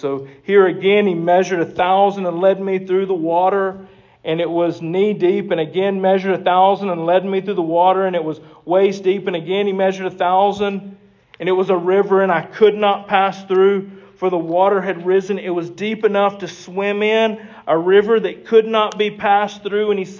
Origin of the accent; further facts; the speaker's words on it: United States; I can't say that other word, I'm American, it's my fault